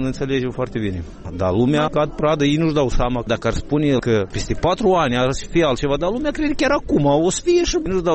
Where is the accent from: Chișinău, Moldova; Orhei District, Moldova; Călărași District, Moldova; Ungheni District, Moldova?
Călărași District, Moldova; Nișcani; Eu sunt din Nișcani, din 2500 au rămas 1000 de cetățeni, dintre care peste 60% sunt pensionari.